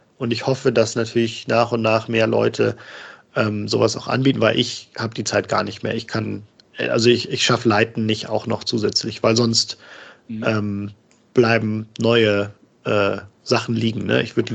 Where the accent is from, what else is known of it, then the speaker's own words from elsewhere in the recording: Northern Germany, Germany; also ich komme nicht direkt aus Hamburg, aber aus dem Norden.